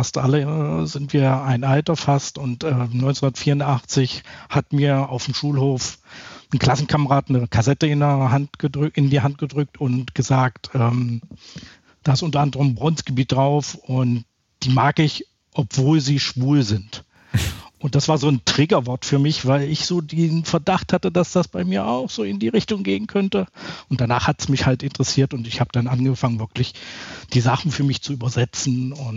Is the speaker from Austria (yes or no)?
no; East Germany, Germany; Ich bin in der DDR groß geworden, da wurden die dann halt mehrfach überspielt.